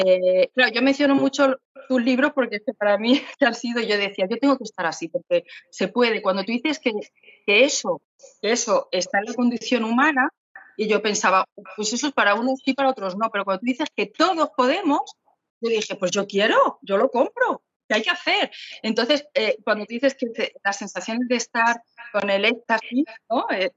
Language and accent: Spanish; Ecuador; moved away as an adult; now in Spain; vinimos de Ecuador en plena pandemia, sin trabajo, sin nada.